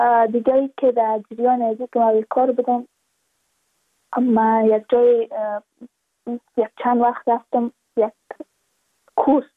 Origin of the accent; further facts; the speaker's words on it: Badakhshan, Afghanistan; ما از بدخشان هستیم، یعنی منطقه دور دستش